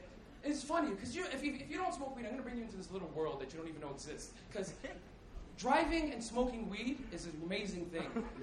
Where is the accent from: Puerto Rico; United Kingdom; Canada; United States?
Canada; Toronto, Ontario; I grew up on Lansdowne and Bloor. Anybody ever been to Lansdowne and Bloor?